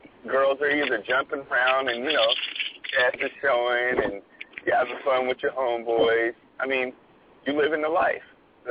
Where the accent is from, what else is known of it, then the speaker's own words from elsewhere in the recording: Portland, Oregon, United States; I'm from Portland, Oregon, but I traveled to California, New York, Switzerland.